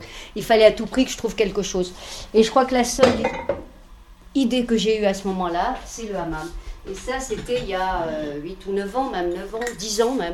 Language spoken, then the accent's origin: French; Algeria; je suis algérienne, oui, bien sûr.